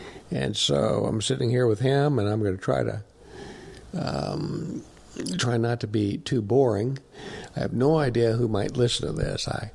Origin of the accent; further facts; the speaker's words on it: Fort Madison, Iowa, United States; also born or lived in Huntington, United States / St. Louis, United States; But I was born in Huntington, West Virginia, and didn't live there long. Moved to St. Louis, and then didn't live there long, but moved to Fort Madison, Iowa.